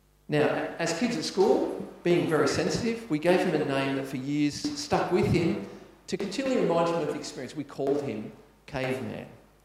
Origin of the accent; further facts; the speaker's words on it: Katoomba, New South Wales, Australia; I grew up in Katoomba